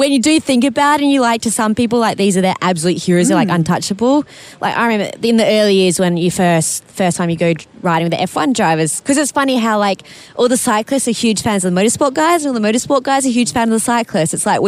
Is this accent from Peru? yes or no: no; Australia; moved away; because, you know, when you live the other side of the world, you know, obviously I moved from Australia, it can be a lonely life.